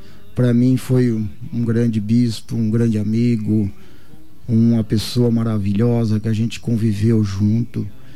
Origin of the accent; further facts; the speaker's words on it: São Paulo, Brazil; Eu sou paulista, né?